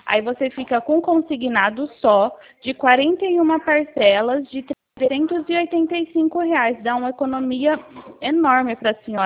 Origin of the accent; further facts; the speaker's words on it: São Paulo, Brazil; Eu sou do estado de São Paulo